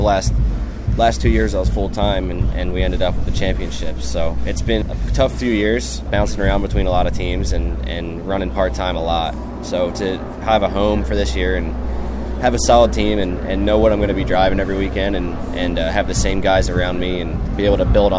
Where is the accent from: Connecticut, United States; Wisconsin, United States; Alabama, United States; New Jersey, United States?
New Jersey, United States; I'm from New Jersey, which is like 3 hours from there. Well, where I'm from, my hometown, and you know, every winter I'd go up in the Poconos snowboarding and stuff